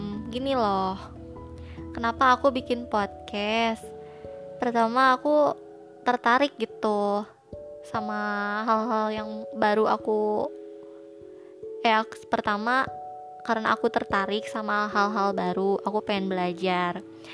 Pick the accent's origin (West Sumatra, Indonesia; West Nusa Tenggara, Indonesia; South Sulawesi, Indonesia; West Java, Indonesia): West Java, Indonesia; Garut; also born or lived in Bandung; Pokoknya seenaknya kalian aja. Nah, aku ini asalnya dari kota Garut. Aku lahir di Garut. Tapi aku lama hidup di Bandung gitu. Bandung Timur tepatnya.